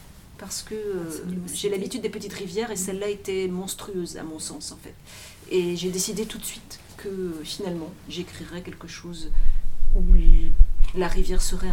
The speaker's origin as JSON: {"language": "French", "town": "Rennes", "region": "Brittany", "country": "France", "lives_now": "Gatineau, Canada", "said": "Alors je viens de Rennes, et notre rivière là-bas s'appelle la Vilaine."}